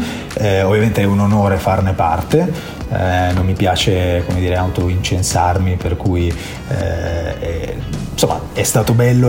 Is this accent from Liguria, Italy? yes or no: yes; Genoa, Liguria, Italy; io vengo da Genova, no? Ho fatto 33 anni a Genova.